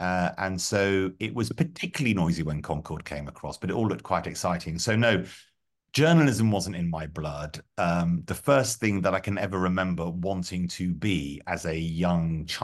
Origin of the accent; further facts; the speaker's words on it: London, United Kingdom; I grew up in West London, in sort of really ordinary suburban West London.